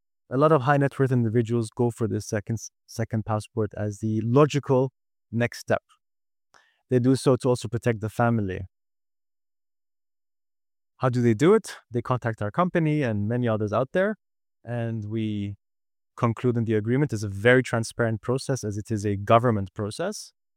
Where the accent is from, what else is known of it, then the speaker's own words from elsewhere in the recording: Cyprus; because I'm from Cyprus